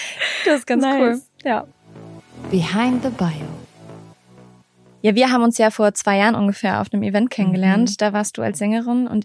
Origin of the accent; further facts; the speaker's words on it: Eschweiler, North Rhine-Westphalia, Germany; ich komme ursprünglich aus der Nähe zwischen Aachen und Köln, aus Eschweiler